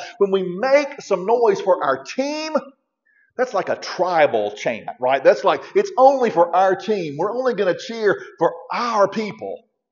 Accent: Georgia, United States; in my little church I grew up in Southwest Georgia.

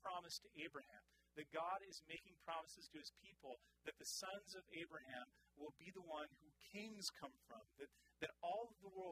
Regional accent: Pacific Northwest, United States; Dude, we never see stars around here. We're from the Northwest, okay?

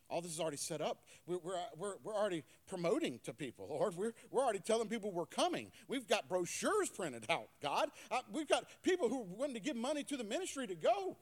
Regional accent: Myrtle Beach, South Carolina, United States; Well, I grew up in South Carolina. I grew up in Myrtle Beach. Now, I know all the ways around town.

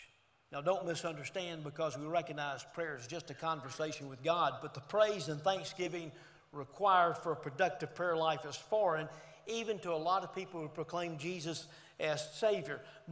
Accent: Homewood, Alabama, United States; And I was born in Birmingham. Sometimes I'll say Birmingham. Actually, in Homewood, Alabama, it's where I was born and raised.

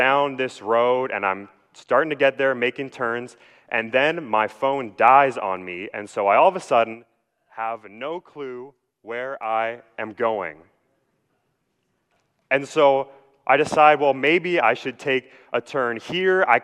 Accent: Vernon, British Columbia, Canada; If you do not know, I grew up in Vernon, BC, and I moved down here a little over a year ago.

